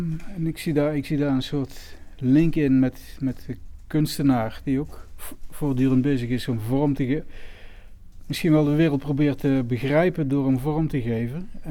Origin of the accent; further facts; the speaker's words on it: Heerlen, Limburg, Netherlands; Ik kom uit Heerlen, ik ben een hele tijd weg geweest, of ik heb een hele tijd gependeld en ik ben nu alweer een tijdje terug.